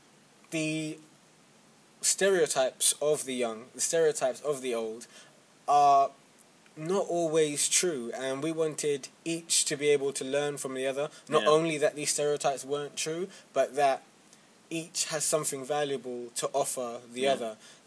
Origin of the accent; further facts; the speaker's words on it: London, United Kingdom; born there; I live in Hammersmith.